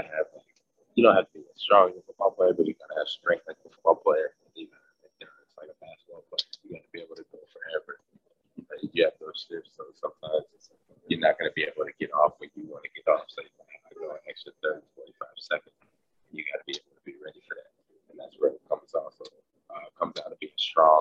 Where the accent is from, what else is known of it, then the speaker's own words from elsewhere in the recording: Atlanta, Georgia, United States; No, I'm from Atlanta.